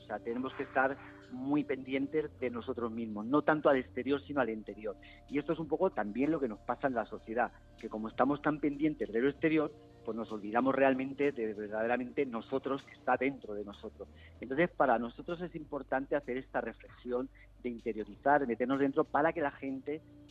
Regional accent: Zaragoza, Aragon, Spain; a través de mi Aragón, que es mi tierra, que es donde yo he nacido, en Zaragoza

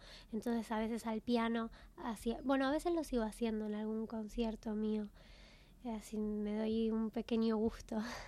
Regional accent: Buenos Aires, Argentina; also born or lived in Spain; Sí, nací en Buenos Aires y ahí empecé a formarme desde adolescente

